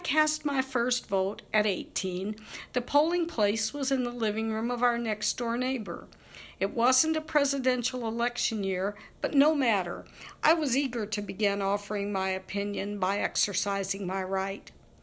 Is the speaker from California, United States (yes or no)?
no; Kentucky, United States; Early in my home state, Kentucky, they also granted and then revoked the right for women to vote.